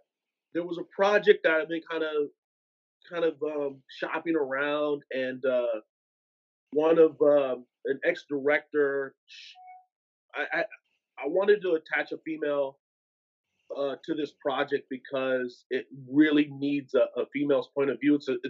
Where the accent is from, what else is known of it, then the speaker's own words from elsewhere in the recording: Dallas, Texas, United States; From Dallas, Texas, originally, yeah.